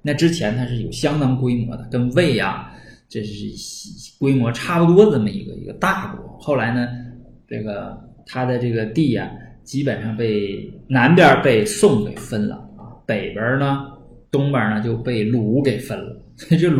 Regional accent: Northeast China, China; accent: Northeastern Mandarin; 我们东北话就在里边呼噜啊

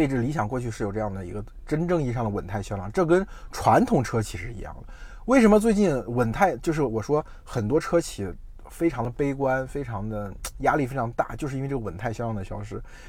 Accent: China; 我们中国人买车核心的逻辑是比较啊

